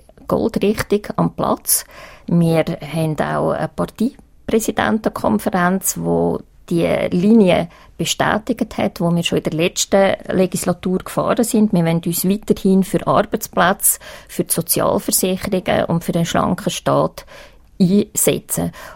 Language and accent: German; Uri, Switzerland; weil eben ich komme aus dem Kanton Uri.